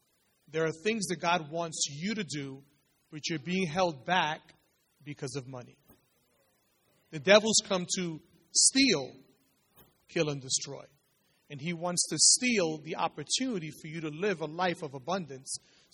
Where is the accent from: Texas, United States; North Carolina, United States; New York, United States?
New York, United States; New York City; I mean, I'm from New York City